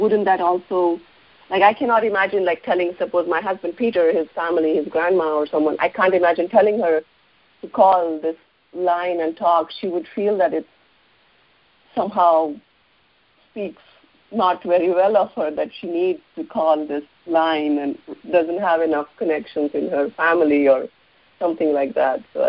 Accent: India; now in United States; I grew up in India and the culture is different compared to the U.S.

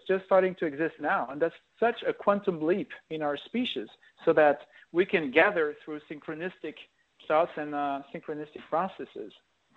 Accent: Nigeria; I'm from Nigeria.

